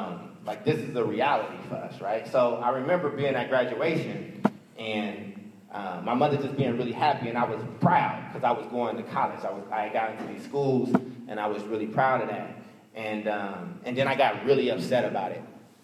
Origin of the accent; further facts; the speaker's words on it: Oakland, California, United States; also born or lived in Chicago; So I grew up in Oakland, but I was actually born in Chicago. And so growing up in Chicago was a really interesting experience for me